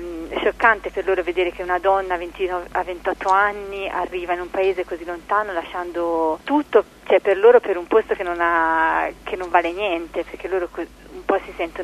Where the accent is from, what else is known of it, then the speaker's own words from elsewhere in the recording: Carrara, Tuscany, Italy; ho 29 anni e vengo da Carrara.